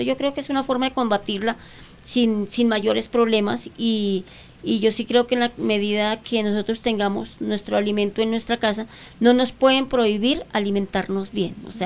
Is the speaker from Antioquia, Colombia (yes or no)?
no; Boyacá, Colombia; Yo soy de Boyacá y allí nosotros no tenemos dos ni tres productos, son mucha la cantidad de productos.